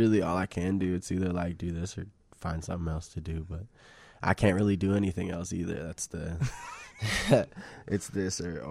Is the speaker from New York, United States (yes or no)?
no; Evanston, Illinois, United States; And when I'm given the mic, I'm going to say I'm from Evanston.